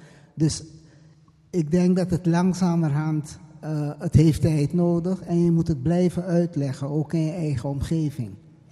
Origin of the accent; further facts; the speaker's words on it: Suriname; bij ons in Suriname met Bigipoku